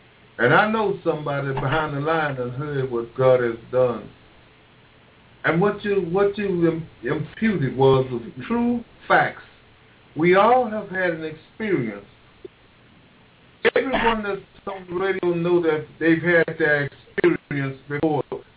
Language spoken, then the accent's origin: English; Brown, Texas, United States; That Monday, I got a phone call from my hometown in Brown, Texas, that my mother died of a massive heart attack.